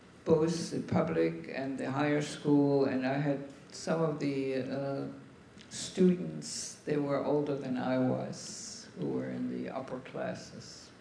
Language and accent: English; Saxony, Germany; English is a second language; I was born in Germany in a small town outside the city of Leipzig, Saxony, about 6 miles from there.